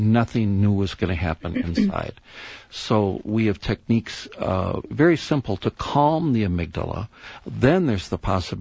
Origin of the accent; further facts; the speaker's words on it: Minnesota, United States; And I came from Minnesota, and boy, beware if you're driving and you're one of the wheels, especially the right one, gets just a little bit off the road into the ice.